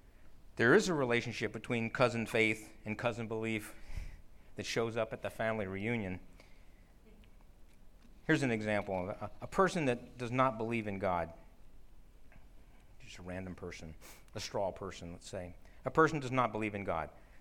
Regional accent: New Jersey, United States; I grew up in New Jersey. There were four seasons, so I have some idea that there are four seasons.

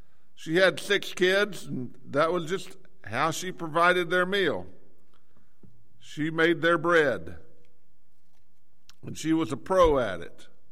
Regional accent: Texas, United States; I don't know if I say that right because I'm from Texas, and so it doesn't quite come out right.

